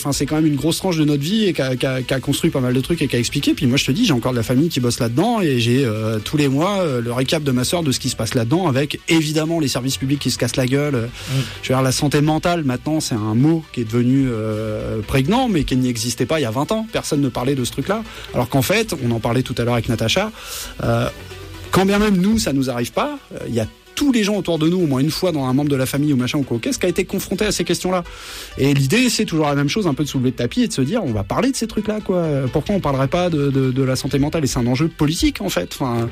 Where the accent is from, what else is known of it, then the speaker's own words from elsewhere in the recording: Hauts-de-France, France; nous, avec Pat, on a grandi dans l'Oise, au nord de Paris.